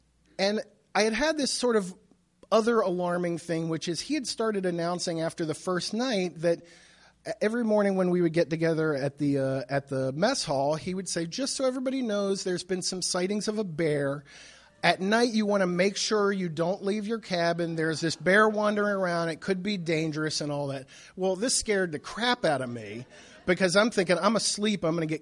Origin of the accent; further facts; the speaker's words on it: Skaggsville, Maryland, United States; because I grew up in Skaggsville. I was used to Howard County. My school system was so white that I was convinced for a while that Soul Train was science fiction.